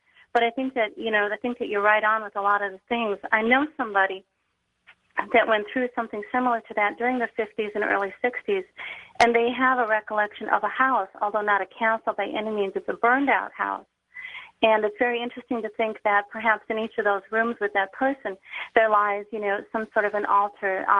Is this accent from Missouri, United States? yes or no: no; Baltimore, Maryland, United States; I'm from Baltimore.